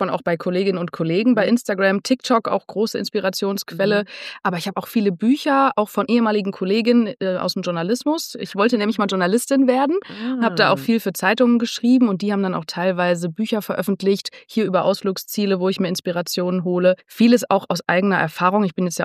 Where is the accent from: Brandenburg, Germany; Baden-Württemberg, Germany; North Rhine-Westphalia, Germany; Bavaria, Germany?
North Rhine-Westphalia, Germany; Münster; Ich komme aus Münster, ich bin Kummer gewohnt. Bei uns ist das Wetter in Münster ist immer schlecht oder meistens schlecht.